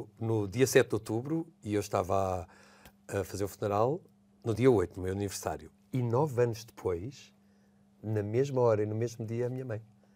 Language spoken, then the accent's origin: Portuguese; Buraca, Lisbon, Portugal; born there; Uma casa com um quintalinho. Foi onde eu nasci, na Buraca